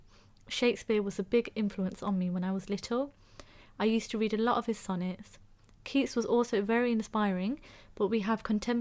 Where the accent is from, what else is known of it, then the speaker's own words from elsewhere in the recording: London, United Kingdom; I was very lucky in that I came from London. So when I was younger, there was a lot of different types of art and poetry.